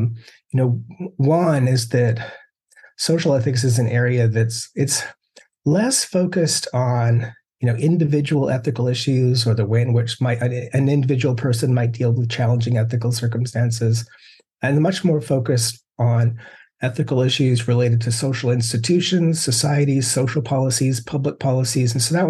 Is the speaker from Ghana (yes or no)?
no; Canada; I'm a Canadian who ended up going to graduate school in the United States.